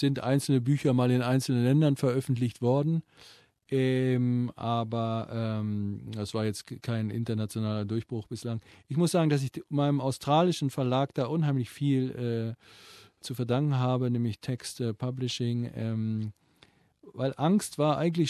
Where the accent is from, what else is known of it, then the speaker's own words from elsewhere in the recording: North Rhine-Westphalia, Germany; ich bin aufgewachsen in der Nähe dieser Autobahnbrücke über dem Ruhrtal, wo die A52 drüber geht, die Essen und Düsseldorf verbindet.